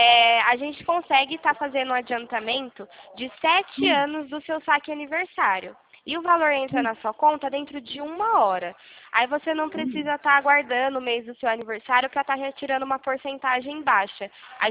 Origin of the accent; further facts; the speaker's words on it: Sumaré, São Paulo, Brazil; Eu sou aqui de Sumaré